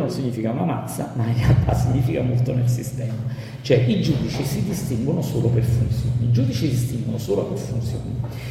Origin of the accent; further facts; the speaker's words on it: Naples, Campania, Italy; Mo, giorni siamo napoletano, quindi già lo diciamo, no?